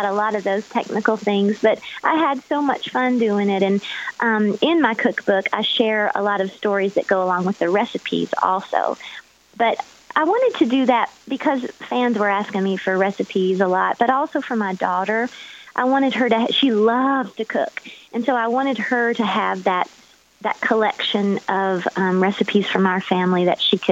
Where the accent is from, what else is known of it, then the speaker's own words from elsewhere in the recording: Georgia, United States; I grew up in Georgia, and so we spent a lot of time on those Carolina, Georgia beaches